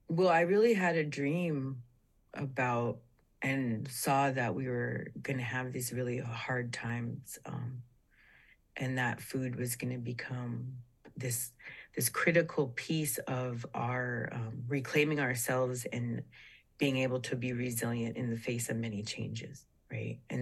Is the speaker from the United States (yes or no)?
yes; Nenana, Alaska, United States; I'm from Nenana and Manly Hot Springs. I'm Dene Athabaskan.